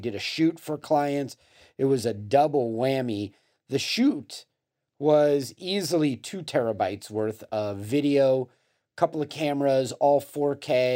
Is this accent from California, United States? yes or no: yes; Los Angeles, California, United States; And when I grew up in Los Angeles and I would turn on the radio